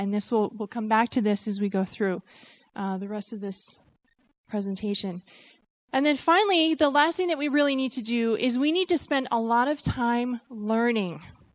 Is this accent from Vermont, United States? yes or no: yes; Vermont, United States; born or raised there